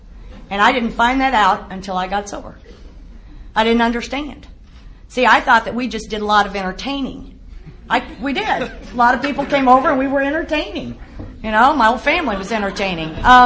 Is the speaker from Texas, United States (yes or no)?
yes; El Paso, Texas, United States; I was raised in El Paso, Texas. Any of you ever been there? Yeah, it's on the border with Juarez, Mexico.